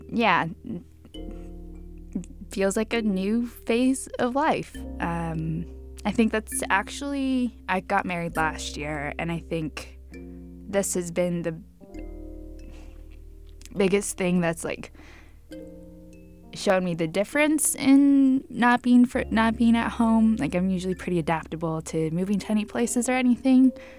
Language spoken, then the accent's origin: English; Cauca, Colombia; He's from my home state of Cauca, so let's go.